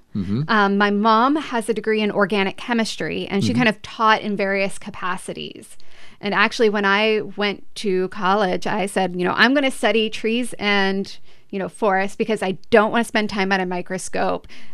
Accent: Appalachia, United States; I grew up in the Appalachians. My county is almost entirely national forest. The main employer of the region is a paper company.

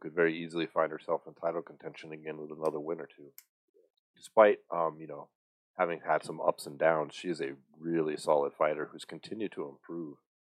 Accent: Colorado Springs, Colorado, United States; She's from my hometown, Colorado Springs.

